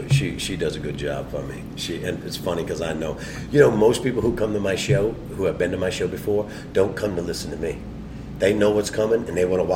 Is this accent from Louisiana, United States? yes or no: yes; New Orleans, Louisiana, United States; I'm Southern. I'm born and raised in New Orleans. This is who I am.